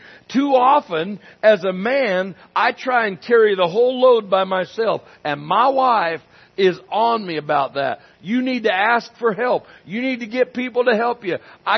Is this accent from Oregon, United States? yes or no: yes; Myrtle Creek, Oregon, United States; also born or lived in Canyonville; Myrtle Creek, Oregon is my city. It's my hometown. It's where I was born. And, well, I really wasn't born here. I was born in the hospital in Canyonville